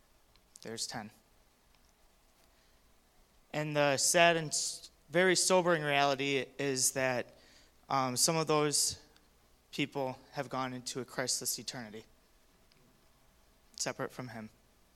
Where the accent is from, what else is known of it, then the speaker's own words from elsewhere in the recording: Wisconsin, United States; I'm from Wisconsin, near Green Bay, you know, best state, best city.